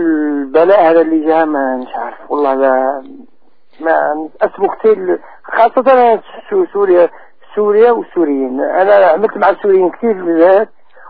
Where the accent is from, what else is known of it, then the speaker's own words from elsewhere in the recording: Algeria; now in Canada; انا من الجزائر مستمع